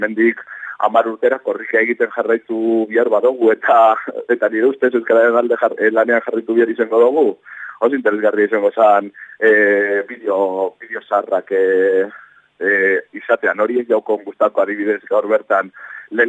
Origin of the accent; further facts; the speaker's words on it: Bermeo, Basque Country, Spain; ez dakik zenbat denbora iraungo dauen, ba adibidez ni berniotarra